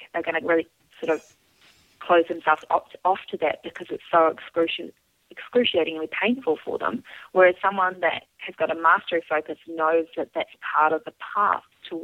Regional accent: New Zealand; now in United States; my home country of New Zealand

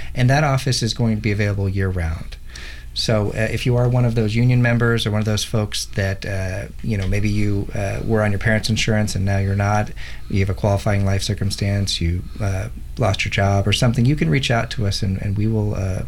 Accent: Portland, Oregon, United States; Yeah, so first of all, I want to say I grew up in the Portland area, and it feels really good to help other people.

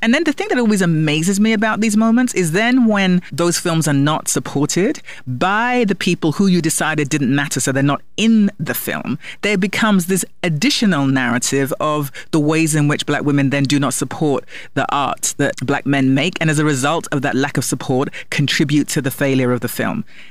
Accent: London, United Kingdom; born there; because I was born in London

